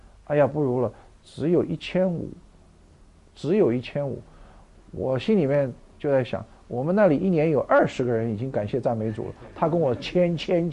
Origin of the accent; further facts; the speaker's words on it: Taiwan; 我自己是生在台湾，长在台湾，